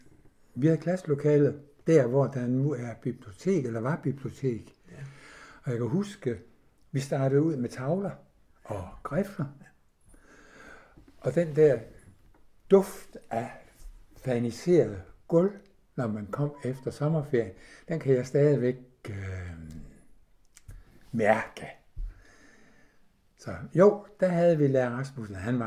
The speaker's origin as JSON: {"language": "Danish", "town": "Alslev", "region": "Region of Southern Denmark", "country": "Denmark", "tie": "born there", "said": "Jeg er født på mejeriet i Alslev i 1942."}